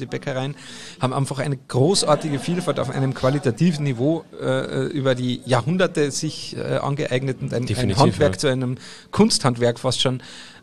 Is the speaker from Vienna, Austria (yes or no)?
no; Carinthia, Austria; aber wir in Kärnten, ne, ich bin ja Kärntner